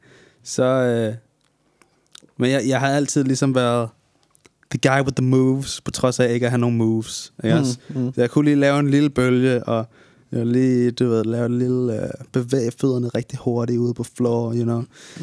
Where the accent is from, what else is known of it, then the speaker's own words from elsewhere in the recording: Brussels, Brussels-Capital Region, Belgium; Jeg blev født i Bruxelles i 1999, den 19. august. Der voksede jeg op sammen med min mor og min storesøster. Jeg gik i skole dernede